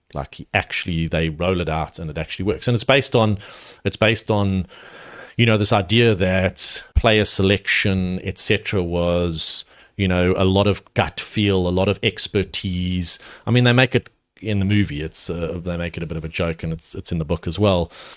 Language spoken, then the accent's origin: English; Edenvale, Gauteng, South Africa; I grew up in Johannesburg. I grew up in the Vale, in Edenvale, okay.